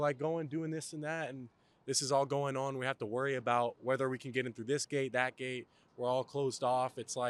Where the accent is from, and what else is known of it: Georgia, United States